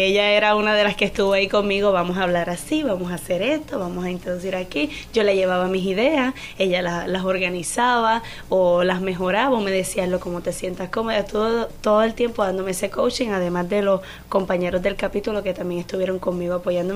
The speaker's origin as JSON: {"language": "Spanish", "town": "Humacao", "country": "Puerto Rico", "said": "Pues mira, yo soy del pueblo de Humacao, okay."}